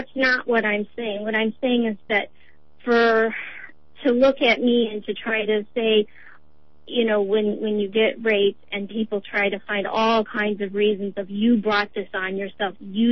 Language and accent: English; Iowa, United States; I grew up in Iowa, a small farm. I grew up, my family had, you know, public assistance.